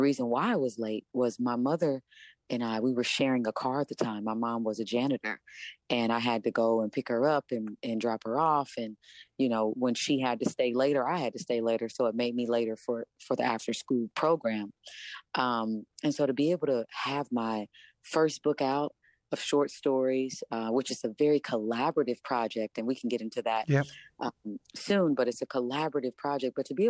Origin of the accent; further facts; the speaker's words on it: Kansas City, Missouri, United States; the Coterie Theater's Young Playwrights Roundtable in my hometown, Kansas City.